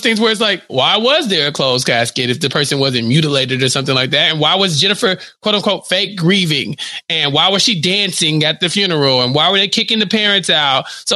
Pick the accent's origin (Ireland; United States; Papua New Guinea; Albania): Ireland; But also, we're Irish, so we got a party.